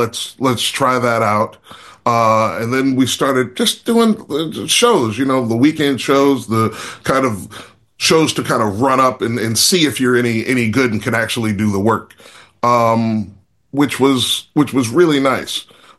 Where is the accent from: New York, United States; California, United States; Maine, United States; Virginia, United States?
Virginia, United States; now in Chicago, United States; I'm from Virginia. The reason I'm in Chicago is because a buddy of mine said he had a room in his place that only cost $287 a month.